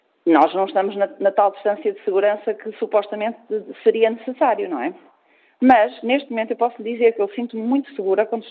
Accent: Portugal; falo contra mim que sou portuguesa e com muito orgulho

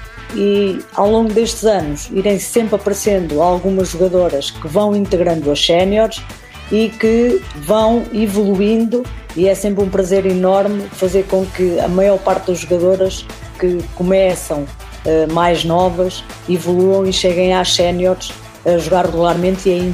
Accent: Figueira da Foz, Centro, Portugal; eu sou da Figueira da Foz e naquela zona não havia futebol. Havia forte o basquetebol, mas como eu vivia numa aldeia

